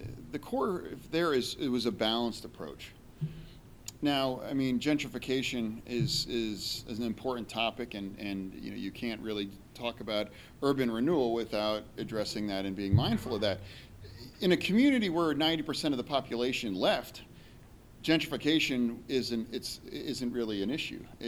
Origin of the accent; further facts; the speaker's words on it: York, Pennsylvania, United States; Some of you may not know, I grew up in York. You know, I'm a York County guy.